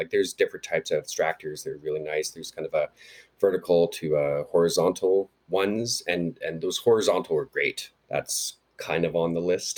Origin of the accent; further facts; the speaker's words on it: Canada; accent: Canadian; So I'm not sure if I pronounced that right. That's my Canadian accent there.